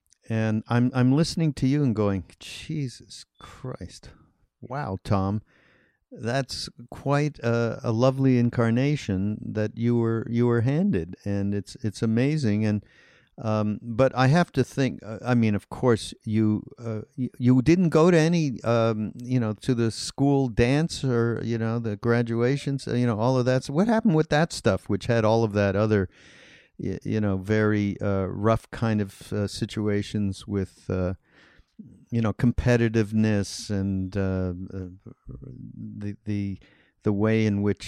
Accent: Montreal, Quebec, Canada; I represent, you know, middle white. I mean, I'm from Canada and I'm from Montreal, but it wasn't really much different than, you know, white middle America, upwardly mobile kind of people

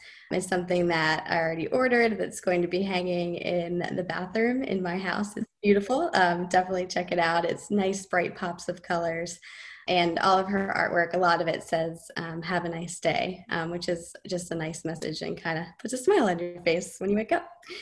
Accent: Atlanta, Georgia, United States; obviously we're from Atlanta, so we're super excited about him and his work.

